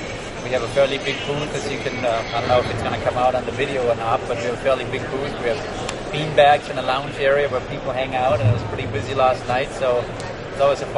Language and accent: English; Austria; I'm personally from Austria, so hello to our Hungarian neighbors.